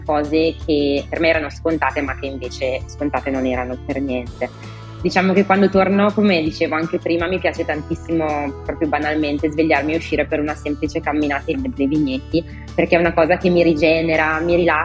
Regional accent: Lombardy, Italy; pensavo a quanto fossero belli e alla fortuna anche di essere nata in un territorio così. La Franciacorta è già una zona molto nota

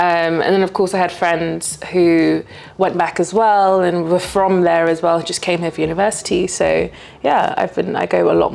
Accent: London, United Kingdom; I'm very British in the sense that my parents came here over 30 years ago. They came to the UK over 30 years ago. I was born in London. So I was actually born around here. I was born in East London.

